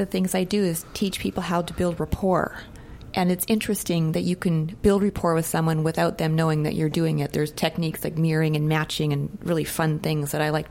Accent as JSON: {"language": "English", "town": "Winnipeg", "region": "Manitoba", "country": "Canada", "tie": "born or raised there", "said": "I moved from Winnipeg, Canada."}